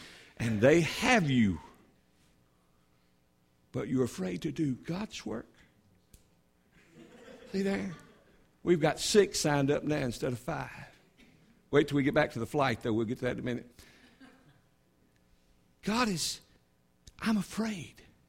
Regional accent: Mississippi, United States; I have five brothers, no sisters. I grew up in South Mississippi, six boys in one household.

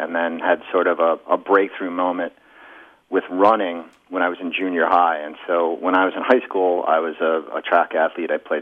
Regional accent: Boston, Massachusetts, United States; I grew up in Boston, and everybody played hockey.

